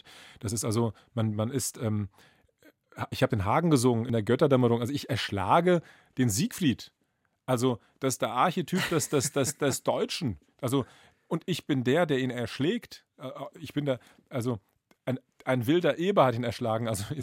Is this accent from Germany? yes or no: no; Turkey; habe ich mir gedacht, wenn ich jetzt hier als Türke das Regelwerk der Meistersinger falsch singe, ja, hat er nicht verstanden, hat eben doch nicht das deutsche Blut